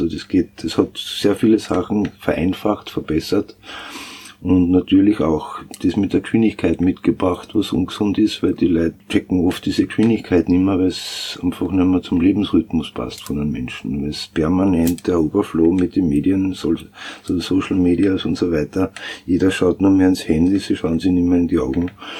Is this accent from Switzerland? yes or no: no; Styria, Austria; now in Vienna, Austria; Ich selber bin ja auch ein Landkind, bin auch kein Wiener, komme aus der Steiermark und bin eben seit 82 in Wien